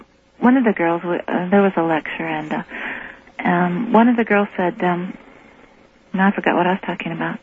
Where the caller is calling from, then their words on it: Oklahoma, United States; Oh, I'm sorry. … from Oklahoma.